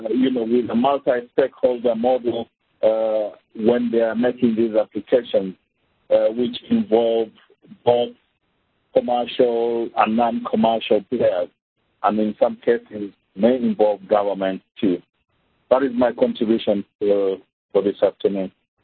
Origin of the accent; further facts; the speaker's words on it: Kenya; if you take my home country of Kenya, there are certain specific geographic names that have a direct link to community.